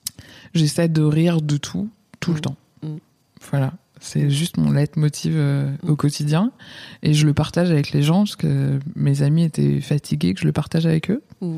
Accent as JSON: {"language": "French", "country": "France", "said": "Je suis pas parisienne, c'est ouais. important, je crois. Ouais. Je suis une provinciale et fière de l'être."}